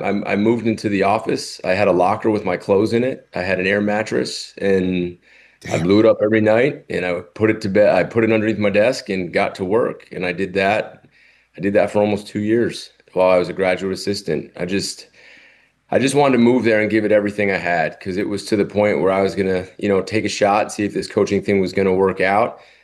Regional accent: New Jersey, United States; because I am from New Jersey, exit 172 off the parkway, ladies, in case you were wondering.

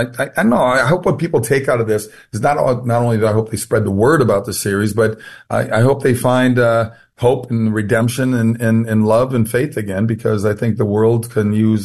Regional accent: Minnesota, United States; I was 13 years old. I grew up in Minnesota, St. John's Lutheran Church, typical second generation Scandinavian boy.

